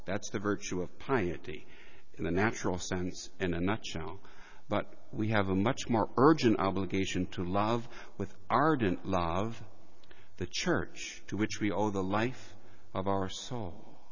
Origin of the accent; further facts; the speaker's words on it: United States; I must say that comment surprised me, and it took me as an American, I suppose, a little bit aback.